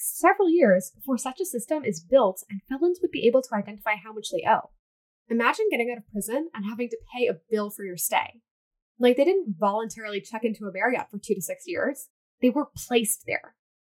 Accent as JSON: {"language": "English", "region": "Virginia", "country": "United States", "said": "South Carolina, Texas, and my home state of Virginia."}